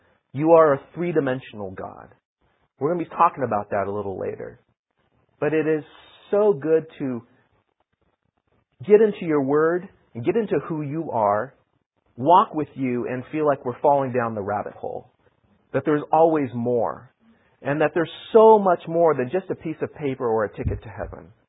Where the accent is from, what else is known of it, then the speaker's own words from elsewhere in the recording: North Africa, Morocco; also born or lived in Algeria; I'm a missionary kid. I grew up in North Africa. I spent the first 16 years of my life in the countries of Algeria and Morocco.